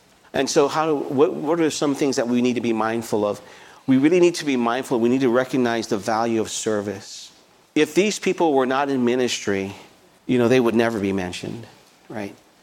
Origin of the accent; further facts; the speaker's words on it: United States; No, I'm not Chinese. I'm not Chinese. You know, I'm American.